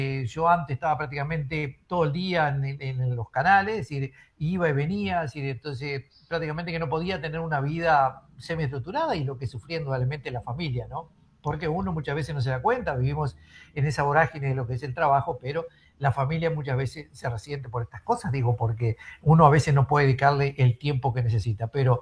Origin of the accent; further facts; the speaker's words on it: Sarandí del Yí, Durazno, Uruguay; yo primero que nada soy también del interior como tú, digo, soy del departamento de Durazno, de Sarandí allí